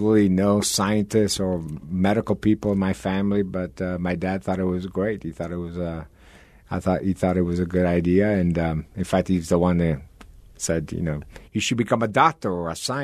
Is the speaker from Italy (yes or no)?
yes; Northeast Italy, Italy; Yeah, I grew up in Italy, in the northeast part of Italy, and science always fascinated me.